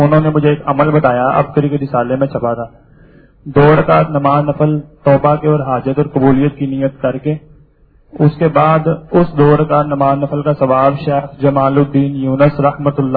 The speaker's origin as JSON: {"language": "Urdu", "town": "Lahore", "region": "Punjab", "country": "Pakistan", "said": "میں لاہور سے تعلق رکھتا ہوں."}